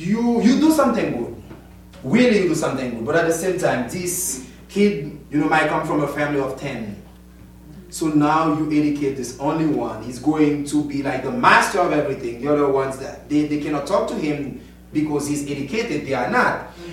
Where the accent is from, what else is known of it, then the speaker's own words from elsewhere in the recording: Haiti; English is a second language; growing up in Haiti